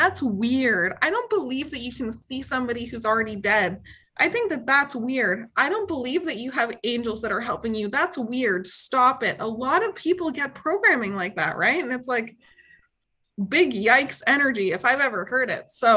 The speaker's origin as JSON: {"language": "English", "country": "Canada", "accent": "Canadian", "said": "I'm Canadian. So if you're hearing an accent, some people are just constantly clocking my Canadian accent."}